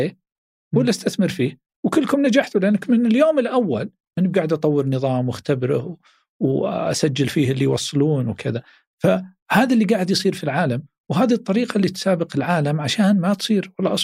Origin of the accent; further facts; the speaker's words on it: Saudi Arabia; أنا الآن سعودي